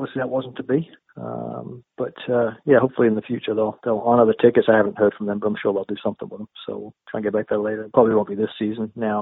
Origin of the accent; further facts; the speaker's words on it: Tilehurst, South East England, United Kingdom; moved away; I was born in Tilehurst, actually, in the late 60s. Lived there for about 10 years, thereabouts.